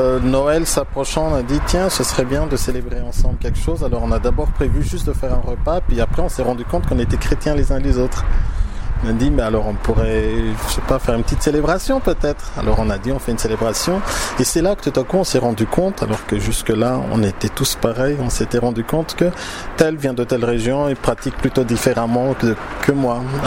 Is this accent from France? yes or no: no; Madagascar; tiens, t'es malgache, je suis malgache